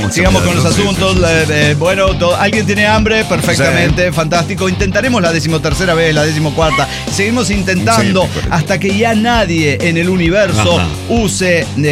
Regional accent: Avellaneda, Santa Fe, Argentina; de Avellaneda, Santa Fe.

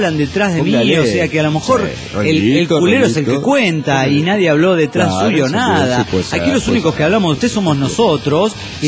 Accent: Mexico City, Mexico; Yo soy chilanga, nací y crecí en el DF. Mi domador es de Jalisco y mi mami es de Guerrero, pero mis hermanos y yo somos del defectuoso

